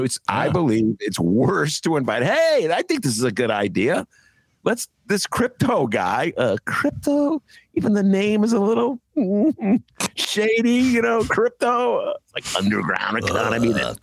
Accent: Chicago, Illinois, United States; Oh, I'm a Chicagoan.

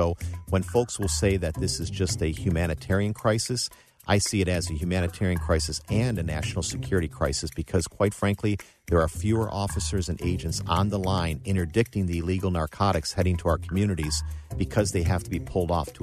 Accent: Buffalo, New York, United States; also born or lived in Cleveland, United States; Actually, I grew up in Buffalo, New York, and was very familiar with the border, with the crossings into Canada.

